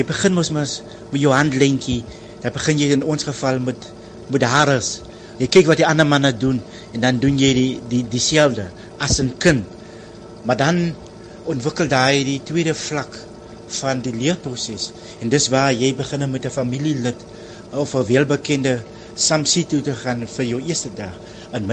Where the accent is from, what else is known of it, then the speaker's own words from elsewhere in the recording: Lamberts Bay, Western Cape, South Africa; Ek is in 1970 gebore in Lammersbay, het hier groot geword, het die skool gegaan in Lammersbay. Ons was maar 'n visser familie, gesin. Redelijk arm groot geword